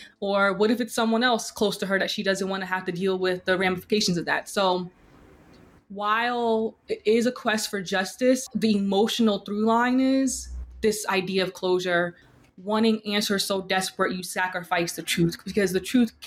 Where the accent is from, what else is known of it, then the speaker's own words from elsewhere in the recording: New Jersey, United States; So we're from New Jersey and we're from